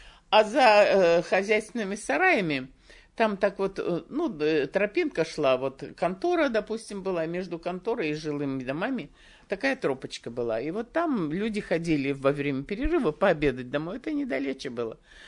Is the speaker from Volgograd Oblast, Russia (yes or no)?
yes; Volgograd Oblast, Russia; also born or lived in Pobeda Oktyabrya; Родилась я в Победе Октября, в общем, у меня такие вот точки были. Вот, Калачевского района. А жили мы в Нижнечерском районе. Долгое время я до 7 класса я там жила, училась, с родителями была.